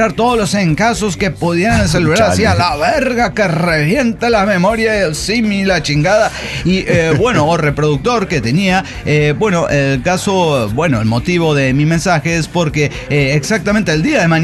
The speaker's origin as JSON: {"language": "Spanish", "town": "Torreón", "region": "Coahuila", "country": "Mexico", "said": "Soy el gordo de las Juárez de Torreón, México."}